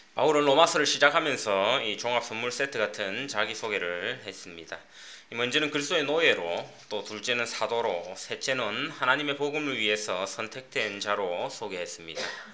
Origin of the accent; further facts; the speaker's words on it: South Korea; 우리는 뭐 한국인이니까 만일 우리가 그 기독교인이 아니라면 다윗의 혈통이라는 것은 아무런 호소력을 가질 수 없습니다.